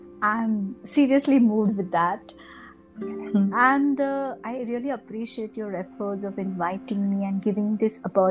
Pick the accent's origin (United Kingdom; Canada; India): India; Mumbai, Maharashtra; I have been born and brought up in Mumbai. So my education happened in two different locations. Part of it happened in Girgaon, part of it happened in Parel, Prabhadevi.